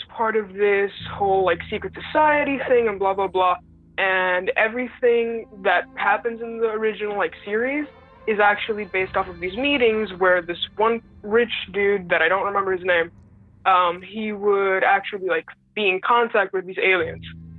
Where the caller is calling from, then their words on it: Puerto Rico; Puerto Rico.